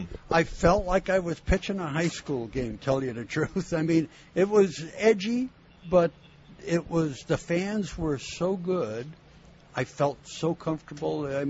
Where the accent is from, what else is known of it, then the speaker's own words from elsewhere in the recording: Hialeah, Florida, United States; it was really cool to come home, to get, for me, to pitch the first game for the Marlins growing up in Hialeah, you know, and Joe Robbie Stadium was 10 miles from my high school, so it was really special.